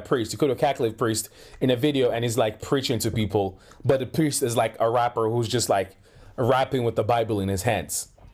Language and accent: English; Nigeria; You know, I am black, but I am Nigerian.